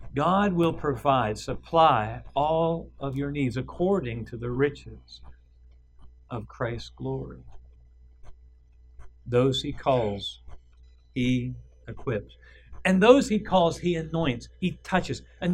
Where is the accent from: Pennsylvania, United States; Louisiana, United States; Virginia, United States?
Pennsylvania, United States; South Fork; If you'd go back to my hometown. I grew up in a little town called South Fork in Cambria County.